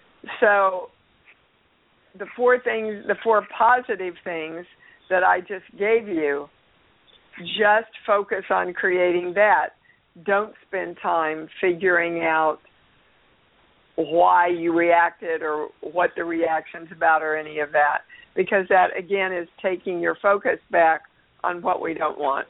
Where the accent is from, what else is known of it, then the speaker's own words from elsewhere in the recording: Seattle, Washington, United States; I came from Seattle, where it rained all the time.